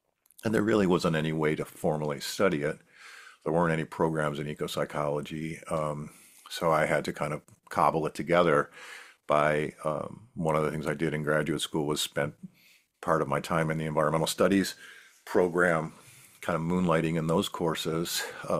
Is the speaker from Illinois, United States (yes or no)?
no; Buffalo, New York, United States; I grew up in Buffalo, New York, Western New York, and went to college in New York City.